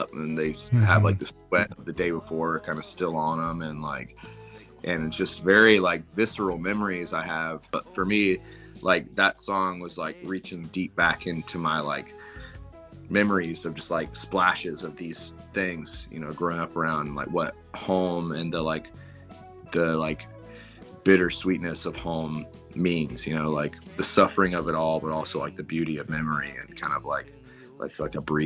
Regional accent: South Carolina, United States; For me, this song just reminds me of South Carolina, and I grew up in South Carolina

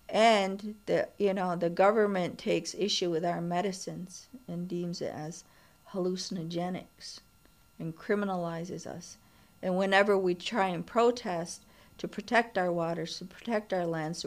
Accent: United States; I had to work really hard for a very long time to accept that I am an Indian

